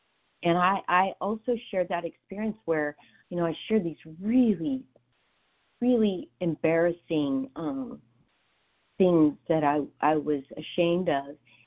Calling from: California, United States; Hi, good morning. … from California.

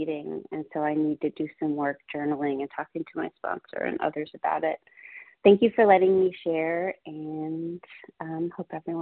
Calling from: North Carolina, United States; I'm calling from North Carolina. … I'm a compulsive eater.

